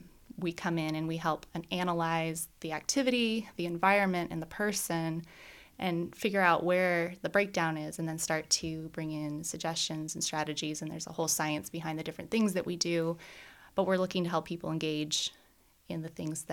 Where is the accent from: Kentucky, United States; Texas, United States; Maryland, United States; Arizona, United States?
Arizona, United States; Phoenix; I was born and raised here in Phoenix, and I get to now worship in a community that's like a mile and a half from the hospital where I was born.